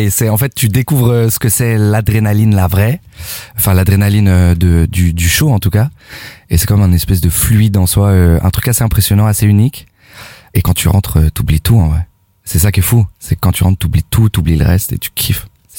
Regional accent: Rennes, Brittany, France; born or raised there

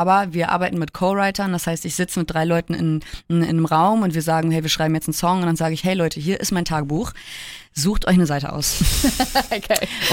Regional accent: Hamburg, Germany; Ich bin ja eine Hamburger Perle, ne?

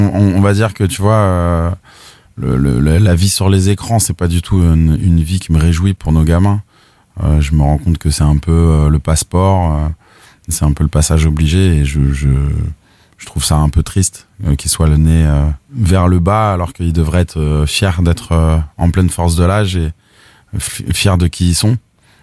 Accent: Tours, Centre-Val de Loire, France; born or raised there

